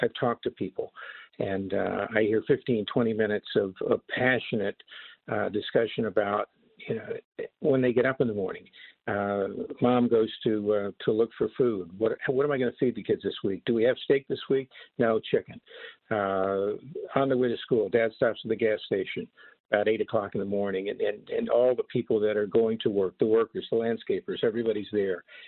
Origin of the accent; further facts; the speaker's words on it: Florida, United States; I've been a bat boy, you know, growing up in Florida in spring training.